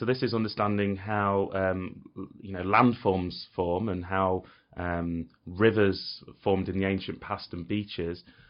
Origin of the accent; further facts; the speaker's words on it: East Midlands, United Kingdom; I grew up in Derbyshire, so I spent quite a lot of time in the hills around there